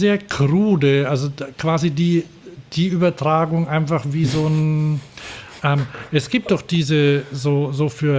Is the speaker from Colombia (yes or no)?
no; Vitoria, Basque Country, Spain; Also ich komme aus Vitoria, da wo die V-Klasse auch gebaut wird.